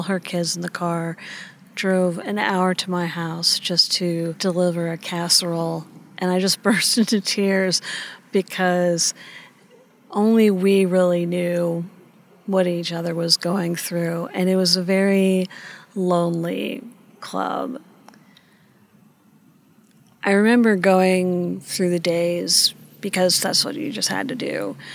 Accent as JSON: {"language": "English", "town": "Montpelier", "region": "Vermont", "country": "United States", "said": "I'm from Montpelier, Vermont."}